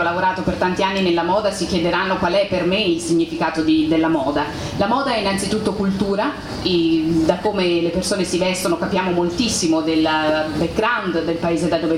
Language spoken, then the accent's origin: Italian; Bangladesh; Italian is a second language; io appunto sono nata in Bangladesh e ho trascorso la mia infanzia lì con una famiglia dove la cultura era molto importante.